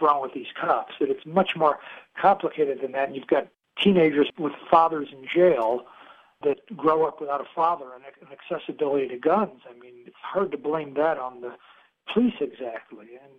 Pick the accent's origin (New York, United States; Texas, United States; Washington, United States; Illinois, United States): Illinois, United States; Chicago; You know, I live in Chicago in the summers, and I grew up in Chicago.